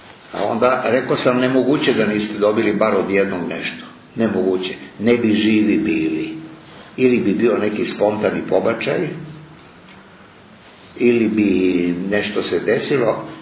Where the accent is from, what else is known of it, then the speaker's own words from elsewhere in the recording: Belgrade, Serbia; born there; Ja sam rođen u Beogradu